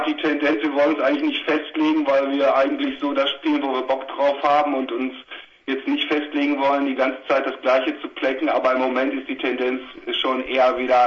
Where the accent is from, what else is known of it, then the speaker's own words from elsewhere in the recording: Dortmund, North Rhine-Westphalia, Germany; Ja, aus Dortmund.